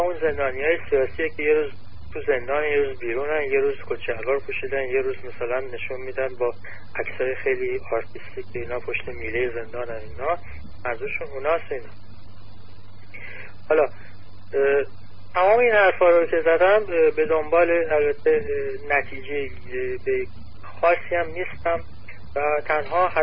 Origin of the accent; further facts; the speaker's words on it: Iran; به عنوان یک ایرانی